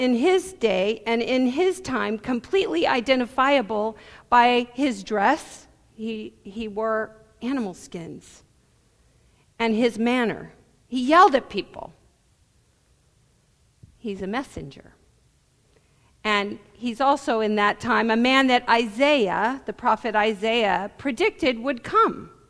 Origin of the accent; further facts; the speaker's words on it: Berkeley, California, United States; because I was raised in Berkeley, California, and I spent a lot of time on Sproul Plaza and Telegraph Avenue.